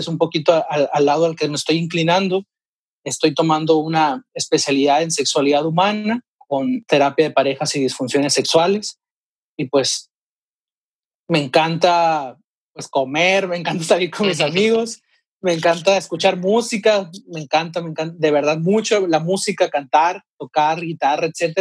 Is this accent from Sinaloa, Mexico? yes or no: yes; Los Mochis, Sinaloa, Mexico; tengo 22 años, soy de Los Mochis, Sinaloa.